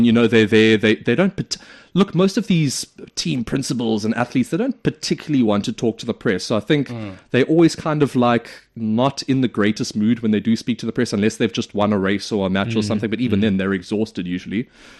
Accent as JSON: {"language": "English", "country": "South Africa", "said": "I mean, I'm from South Africa."}